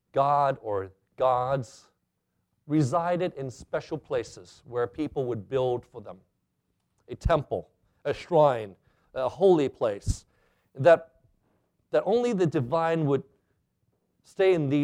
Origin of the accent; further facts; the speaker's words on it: Hong Kong; And I recall growing up in Hong Kong, there were temples and shrines, not in every street corner, but usually in many communities.